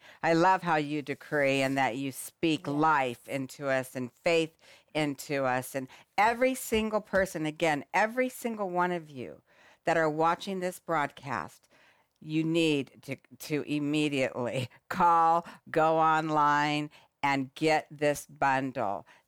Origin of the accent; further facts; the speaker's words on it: Phoenix, Arizona, United States; I'm born and raised in Phoenix, Arizona. A lot of great people have come out of Phoenix, if I don't say so myself.